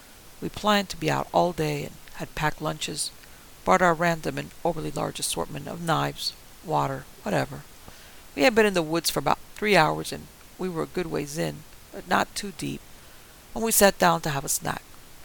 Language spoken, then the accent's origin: English; Portland, Oregon, United States; I grew up around Portland, Oregon.